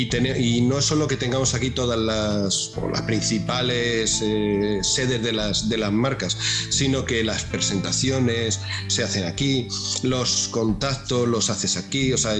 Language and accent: Spanish; Madrid, Community of Madrid, Spain; born there; Estoy en el centro, estoy en Madrid. Nací en Madrid, Madrid y vivo en Madrid, sí.